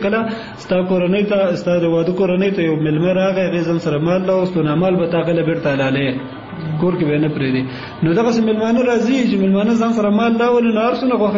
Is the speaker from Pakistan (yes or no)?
no; Kunar, Afghanistan; زه اصلا د کونړ ولایت اوسیدونکی یم